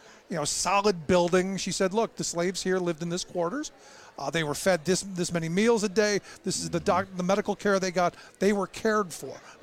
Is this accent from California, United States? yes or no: no; Cleveland, Ohio, United States; Like I grew up in Cleveland.